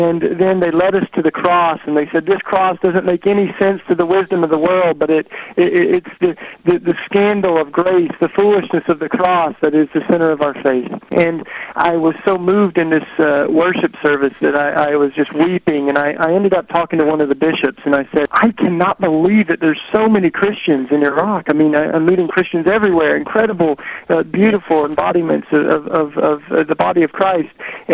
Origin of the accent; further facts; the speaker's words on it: the South, United States; Like I grew up in the South, down here in the Bible Belt, and my dad was in Vietnam